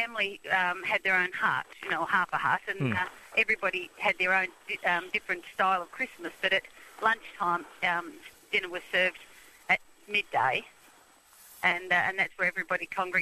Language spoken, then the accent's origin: English; England, United Kingdom; now in Australia; because I came from England. We migrated here in the 50s.